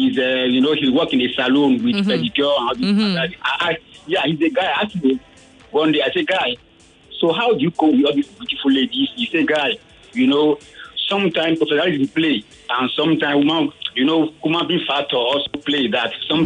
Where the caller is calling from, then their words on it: Ikoyi, Lagos, Nigeria; I'm calling from Ikoyi.